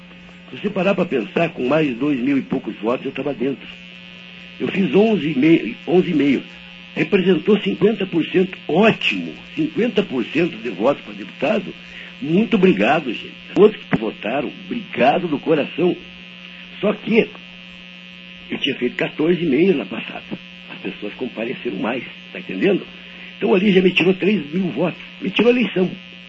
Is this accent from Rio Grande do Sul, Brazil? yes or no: no; União da Vitória, Paraná, Brazil; a União da Vitória, a minha cidade natal, onde eu tive o prazer de ter sido prefeito